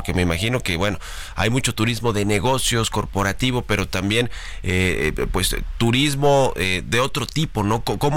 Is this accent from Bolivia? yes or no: no; Mexico; no sé si es porque somos mexicanos